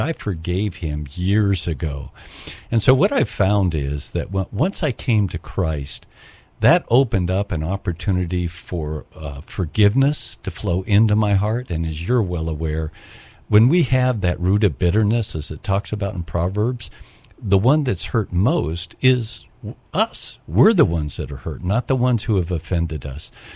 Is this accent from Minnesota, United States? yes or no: yes; Minnesota, United States; also born or lived in Kansas / Southern California; I was born in Kansas, and because of a rocky family situation, transplanted to Southern California. Family life got even rockier. Mm. My parents split up, and I was basically deposited with my grandparents in a little farming community in Minnesota.